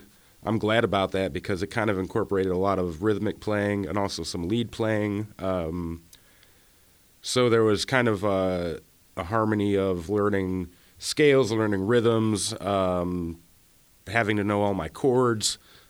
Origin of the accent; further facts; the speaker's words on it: Ohio, United States; Yeah, I'm from Cleveland. I grew up outside of Cleveland in a really small little town right on Lake Erie, which I'm living back in again now.